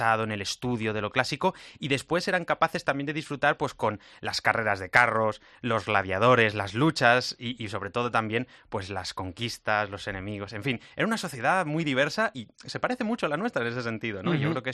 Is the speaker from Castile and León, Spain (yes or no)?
yes; Segovia, Castile and León, Spain; born there; Al final, yo nací en Segovia y ese acueducto romano increíble que tenemos...